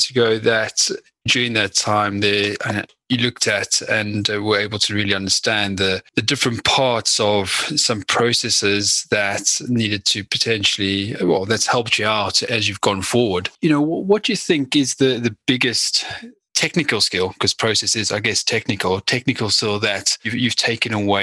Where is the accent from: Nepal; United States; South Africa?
South Africa; I'm also from South Africa.